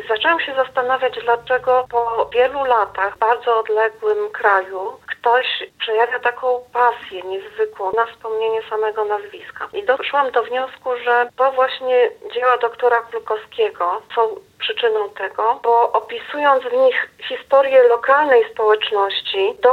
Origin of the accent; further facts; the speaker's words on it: Szczebrzeszyn, Lublin Voivodeship, Poland; Gdy uczestnicy dowiedzieli się, że pochodzę ze Szczebrzeszyna